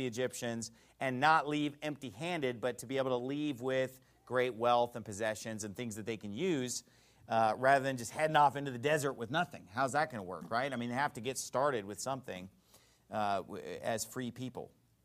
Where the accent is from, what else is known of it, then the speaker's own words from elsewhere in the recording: California, United States; I'm from California. We don't do y'all there, okay?